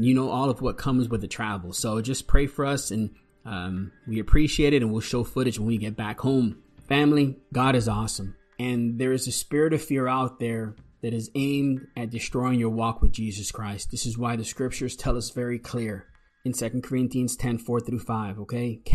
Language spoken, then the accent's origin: English; Puerto Rico; I grew up in Puerto Rico and we had farms